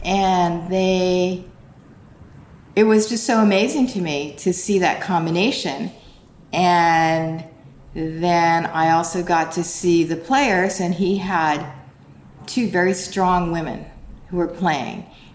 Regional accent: United States; I am Japanese American. I grew up in a completely white community

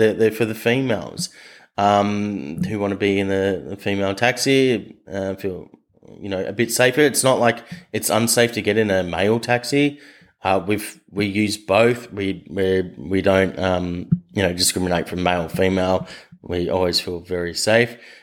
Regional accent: Australia; now in Dubai, United Arab Emirates; Me being an Australian, flying from Melbourne to go to the Maldives would have cost me an arm and a leg

